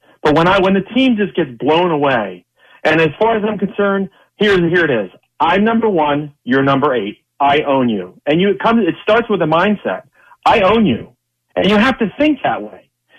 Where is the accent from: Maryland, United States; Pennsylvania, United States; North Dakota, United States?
Pennsylvania, United States; Philadelphia; I'm like, I'm from Philadelphia. I can't get it out of my blood.